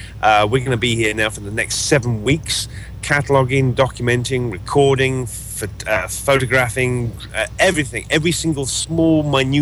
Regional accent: England, United Kingdom; I'm English, and I can't even remember what miles are anymore.

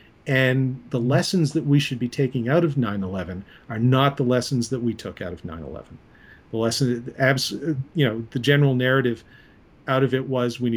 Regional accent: Canada; because I'm Canadian, so get you guys out

